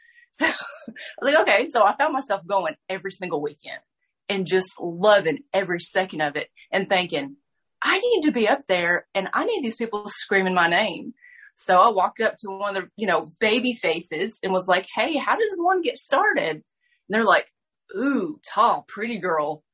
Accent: Tennessee, United States; I'm from Salty Daisy, Tennessee.

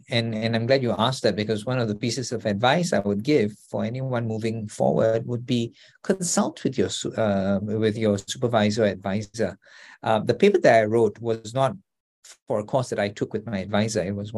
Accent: Singapore; I'm originally from Singapore

